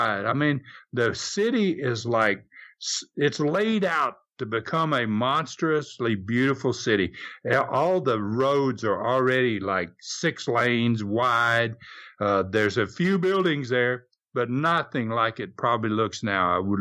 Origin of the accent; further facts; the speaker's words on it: United States; And I go, "Well, I'm from America, you know."